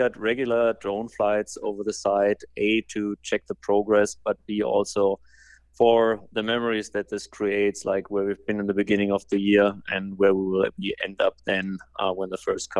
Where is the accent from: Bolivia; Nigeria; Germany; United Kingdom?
Germany; English is a second language; now in United States; as you might have heard, I'm from Germany with my accent